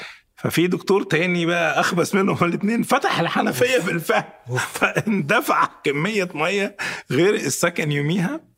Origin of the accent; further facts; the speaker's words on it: Egypt; فحسيت انه عندنا في مصر مثل يقول دماغ بلا كيف تستاهل القطع بالسيف